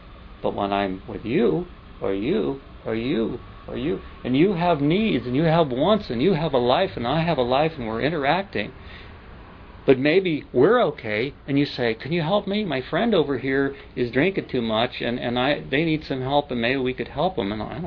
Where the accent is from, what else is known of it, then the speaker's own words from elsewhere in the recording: Quebec, Canada; I grew up in Quebec across from the Benedictine Abbey, which is on Lake Memphremagog there.